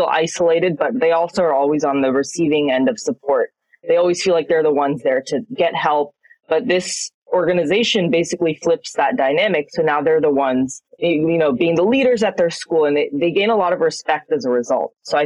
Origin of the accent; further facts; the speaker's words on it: Santa Barbara, California, United States; now in Durham, United States; I'm currently a freshman and I'm 19, but I'm originally from Santa Barbara, California, which is where I grew up and spent most of my time.